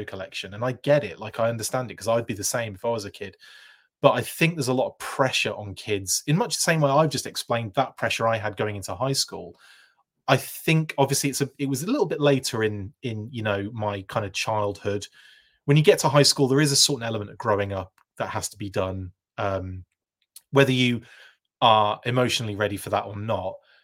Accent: United Kingdom; I thought I'd have an edge by being British

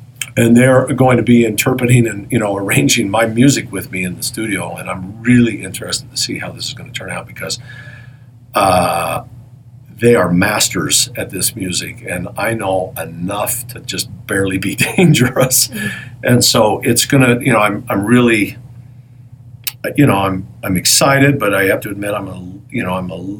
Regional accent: Smithfield, Utah, United States; I grew up in Smithfield, Utah. You know, I mean, it's kind of weird that I'm a jazz guitar player.

